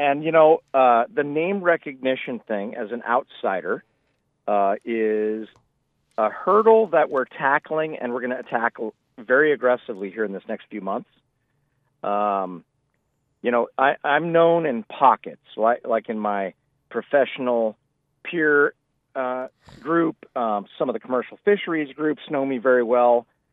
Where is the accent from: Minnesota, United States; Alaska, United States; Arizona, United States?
Alaska, United States; Soldotna; It's funny, growing up in Soldotna, that was really only where we went for an occasional hot summer trip or the state track and field championships when we were in high school.